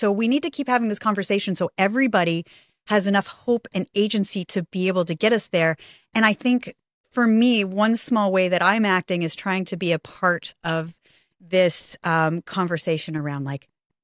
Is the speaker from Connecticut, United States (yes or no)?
no; California, United States; I mean, I grew up in Silicon Valley and I've always been really interested in watching tech.